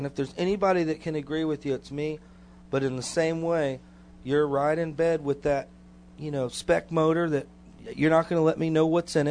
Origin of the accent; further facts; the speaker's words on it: Tampa, Florida, United States; Trust me, I'm from Tampa, and I moved here because of the hurricane.